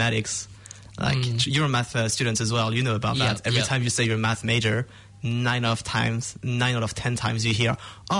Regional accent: French Polynesia; first language French; English is a second language; I came from French Polynesia, which is an island in the Maori Maori Pacific Islands.

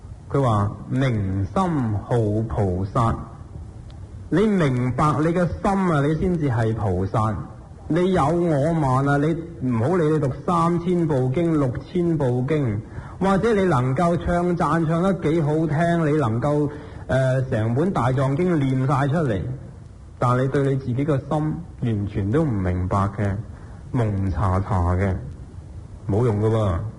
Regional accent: Guangdong, China; 我们广东人

